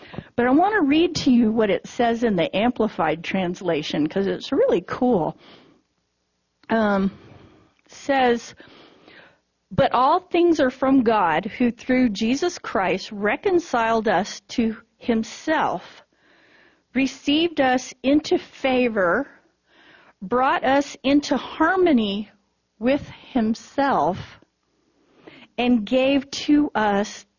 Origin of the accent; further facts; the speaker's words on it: the South, United States; most of the people I grew up with in the South who were so focused on witnessing and on evangelism never prayed for the people that they were trying to reach out to.